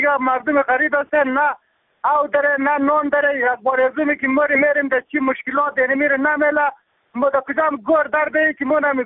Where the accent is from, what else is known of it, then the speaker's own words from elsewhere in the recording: Bamyan, Afghanistan; ما یک از بامیان هستم